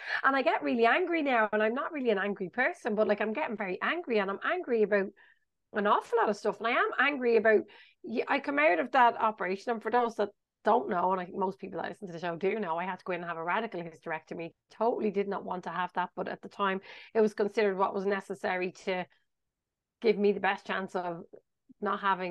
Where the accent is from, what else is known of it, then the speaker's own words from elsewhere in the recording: Ireland; in one way you want to be private because we're Irish.